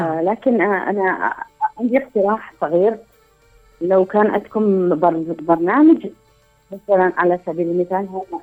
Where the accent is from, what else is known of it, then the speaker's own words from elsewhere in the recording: Duhok, Kurdistan Region, Iraq; لا، لست مقيمة فقط، إنما أنا من كردستان